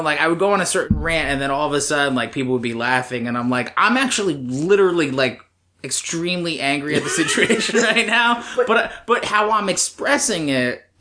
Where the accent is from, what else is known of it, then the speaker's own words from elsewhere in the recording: New Jersey, United States; I grew up in New Jersey, which we talked about, went to school at Penn State, then I ended up coming here because I got family around here